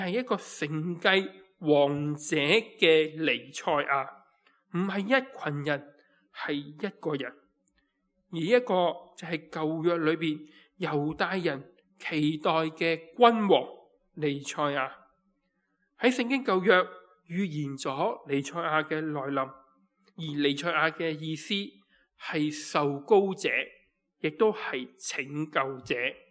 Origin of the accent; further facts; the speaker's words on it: Hong Kong; 或许喺我哋香港人嘅角度判断佢为一位职业嘅乞衣。